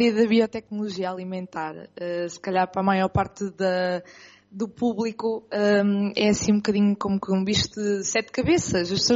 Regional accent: Estarreja, Aveiro, Portugal; eu sou de Estarreja, não considero propriamente um meio assim muito rural

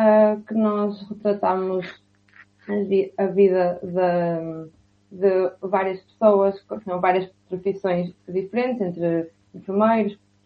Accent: Vila Nova de Famalicão, Braga, Portugal; now in Aveiro, Portugal; Vila Nova de Famalicão, em Braga.

